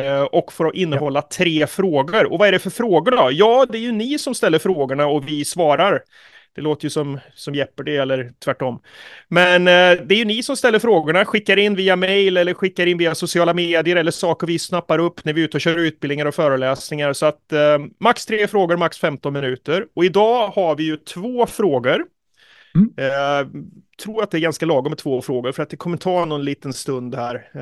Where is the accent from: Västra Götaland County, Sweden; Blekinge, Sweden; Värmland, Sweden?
Värmland, Sweden; Jag är ju från Värmland, vi läste ju inte så mycket svenska där.